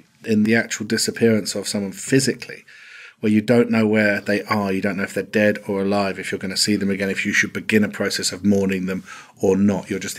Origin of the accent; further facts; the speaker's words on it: England, United Kingdom; As an Englishman